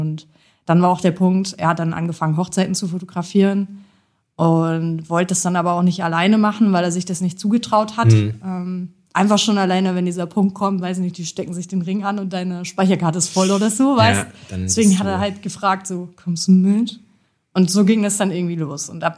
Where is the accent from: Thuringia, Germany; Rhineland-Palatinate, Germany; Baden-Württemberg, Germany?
Thuringia, Germany; Jena; Ja, also ich komme auch aus Jena